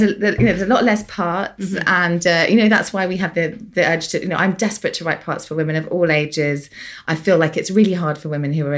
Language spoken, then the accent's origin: English; United Kingdom; We're both British here.